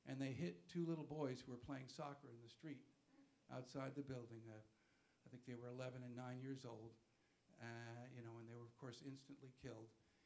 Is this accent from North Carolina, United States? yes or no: no; New York, United States; He knew I was from New York, so it hit me particularly hard.